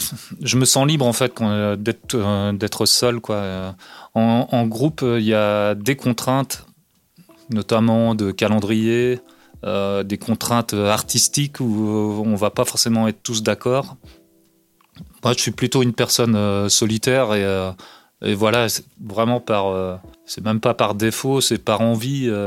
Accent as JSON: {"language": "French", "town": "Cherbourg", "region": "Normandy", "country": "France", "tie": "born or raised there", "said": "Et en fait, enfin, moi, j'ai grandi à Cherbourg"}